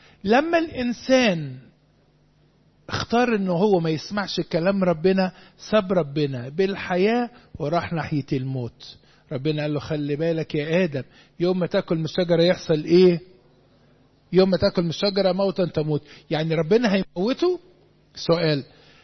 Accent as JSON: {"language": "Arabic", "region": "Upper Egypt", "country": "Egypt", "said": "انا صعيدي يا ابني ما تزعلش معلش معلش معلش ما تفضحش نفسك خليك قاعد ساكت. احنا صعيدة كلنا كلنا"}